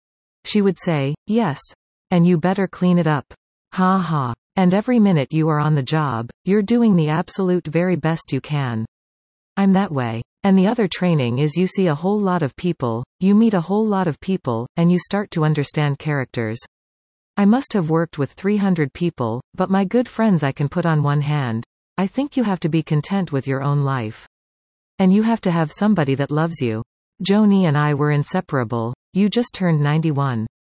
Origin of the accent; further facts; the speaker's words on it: Yarmouth, Nova Scotia, Canada; born there; I was born in Yarmouth, Nova Scotia.